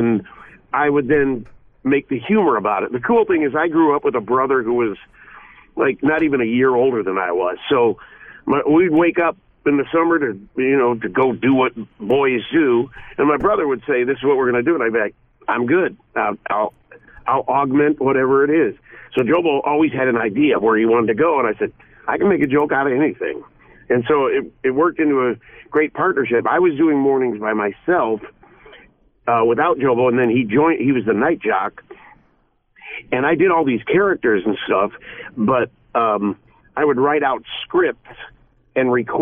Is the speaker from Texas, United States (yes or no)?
no; Chicago, Illinois, United States; And I grew up on the North Side, and my dad worked for WGN-TV doing weather.